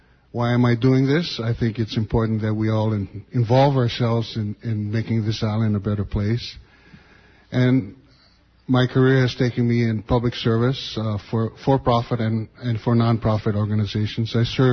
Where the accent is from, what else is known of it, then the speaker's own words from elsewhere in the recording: Waimea, Hawaii, United States; born there; also born or lived in Kekaha; I was born in Waimea a few years ago, and I attended St. Teresa School, a grade school there in Kekaha